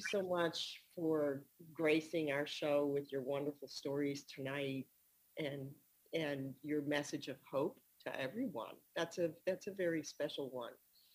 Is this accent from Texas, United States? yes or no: yes; Austin, Texas, United States; born there; I had been in elevators as a child because I was born in Austin, Texas, actually.